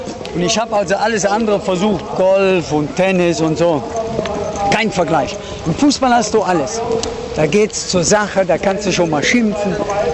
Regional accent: Cologne, North Rhine-Westphalia, Germany; Also Müngersdorf ist meine Heimat und Wembley ist ein Riesenerlebnis.

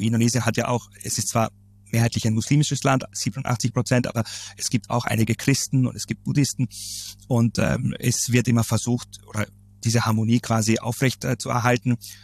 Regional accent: Istanbul, Turkey; ich bin auch in Istanbul aufgewachsen

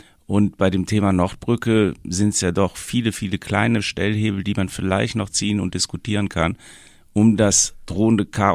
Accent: Bonn, North Rhine-Westphalia, Germany; Ich bin gebürtiger Bonner und habe mein Büro in Siegburg.

